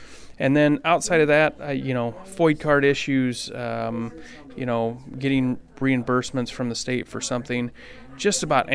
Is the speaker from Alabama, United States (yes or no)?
yes; Andalusia, Alabama, United States; We thought about having my home office there in my hometown of Andalusia, but it's a little more populated